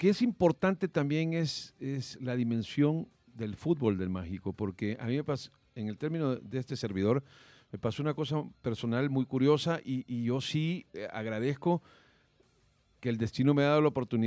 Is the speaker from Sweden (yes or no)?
no; El Salvador; now in Spain; Yo ya no la pude vivir porque me vine en enero del 82. Pero como salvadoreño, estar en España